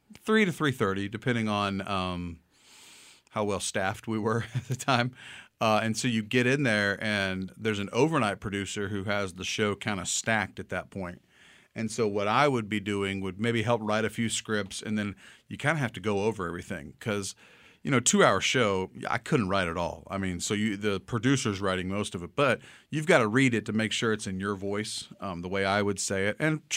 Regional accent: Oklahoma City, Oklahoma, United States; I wanted to end up at some point back in my hometown of Oklahoma City.

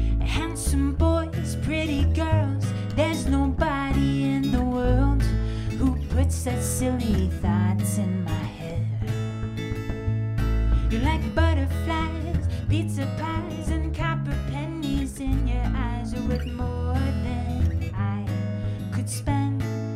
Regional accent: Midwest, United States; So since we're from the Midwest, we have to have one Midwest love song.

